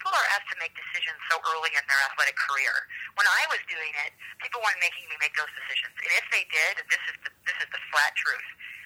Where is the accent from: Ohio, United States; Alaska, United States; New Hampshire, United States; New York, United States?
New Hampshire, United States; You know, New Hampshire's my home. My parents still live there. And, you know, I vacation there in the summer.